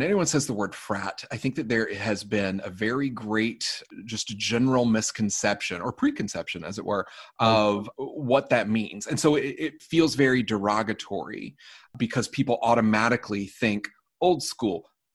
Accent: Cape Cod, Massachusetts, United States; I'm from Cape Cod.

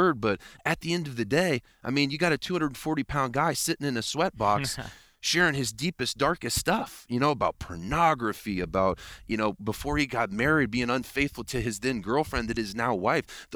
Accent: Midwest, United States; at least for me growing up in the Midwest

